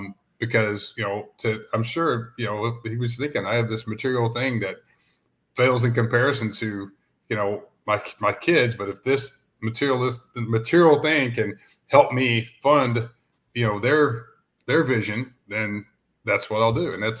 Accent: Brunswick, Georgia, United States; I grew up in Brunswick, Georgia, just above the Florida line, right above Jacksonville.

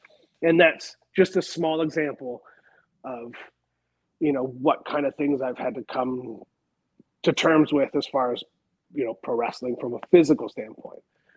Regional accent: Canada; Like I'm Canadian

